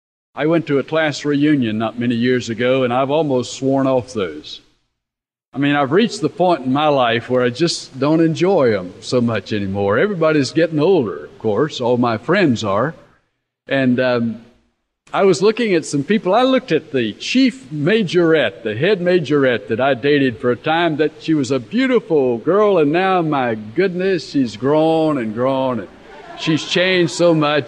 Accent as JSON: {"language": "English", "region": "Georgia", "country": "United States", "tie": "born or raised there", "said": "I grew up in Georgia"}